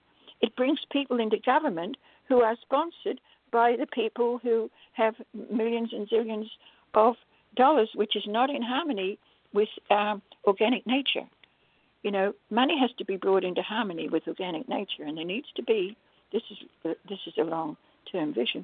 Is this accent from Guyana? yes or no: no; Australia; now in United States; I'm Australian, and in Australia, voting is compulsory.